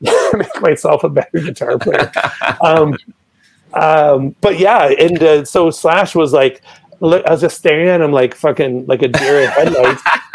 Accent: Vancouver, British Columbia, Canada; I'm from Vancouver.

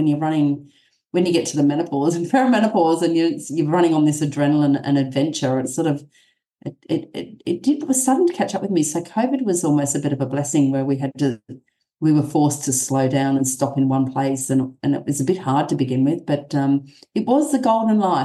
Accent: New South Wales, Australia; I'm Aussie well and truly through and through. I'm from the mid-north coast of New South Wales. I'm currently in Tuncurry.

